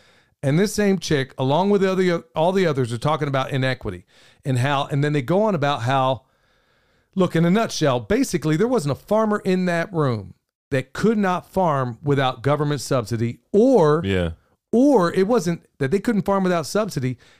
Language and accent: English; United States; I said, no, I'm an American. I'm an American. That's what I said to them, honestly.